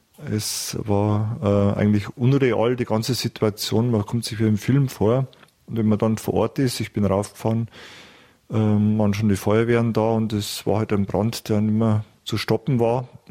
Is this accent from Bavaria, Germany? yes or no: yes; Pförring, Bavaria, Germany; born there; ich bin geboren in der Nähe von Altmannstein, ist nicht einmal so weit weg, in Pföhring. Bin dann aufs Gymnasium nach Regensburg gekommen